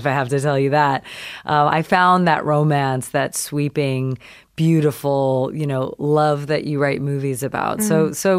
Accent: London, Ontario, Canada; born there; I was born in Canada, in Ontario, London, Ontario, home of Ryan Gosling.

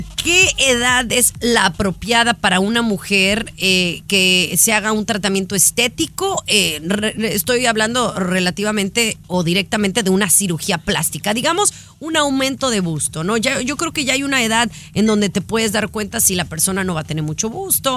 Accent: Mexico; now in United States; yo soy mexicana.

